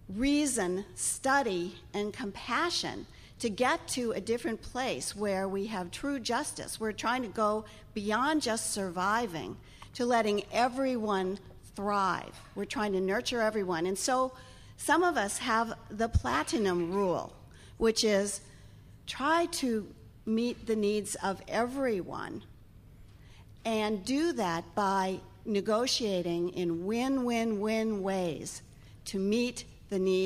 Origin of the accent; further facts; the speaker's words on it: Naperville, Illinois, United States; I'm from Naperville, Illinois, humanist west of Chicago.